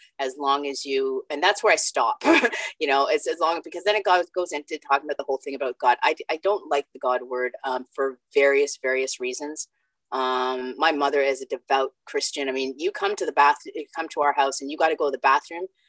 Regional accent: Canada; also born or lived in Jamaica; So just to backtrack a bit, I was born in Jamaica, came to Canada when I was five on a resentment. No, sorry, two, three, on a resentment.

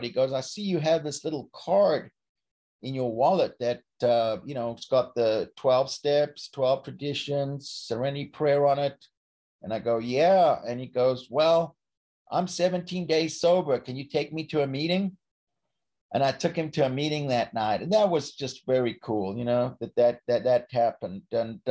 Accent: South Africa; now in United States; when I came from South Africa, I was brought up racist. I was brought up homophobic.

